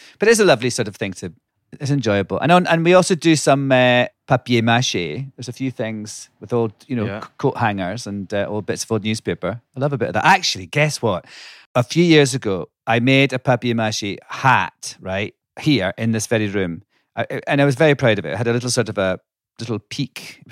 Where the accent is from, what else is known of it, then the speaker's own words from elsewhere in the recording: Scotland, United Kingdom; now in United States; But no, I mean, I grew up in Scotland